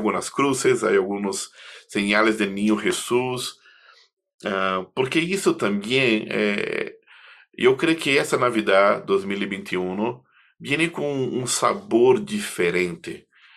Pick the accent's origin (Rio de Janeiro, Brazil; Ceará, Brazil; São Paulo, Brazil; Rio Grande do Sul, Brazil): Rio de Janeiro, Brazil; Spanish is a second language; tengo que traer a la realidad de Río de Janeiro, de donde soy, ¿no?